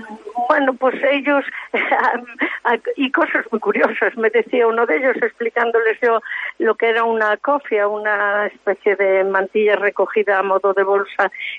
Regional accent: Galicia, Spain; somos gallegos y tenemos que estar muy orgullosas y orgullosos de sentirnos de Galicia, de sentirnos gallegos.

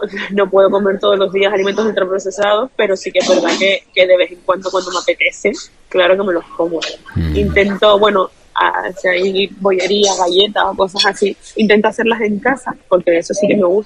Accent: Canary Islands, Spain; como buena canaria, pues quería traer el calorcito ya un poquito antes del tiempo

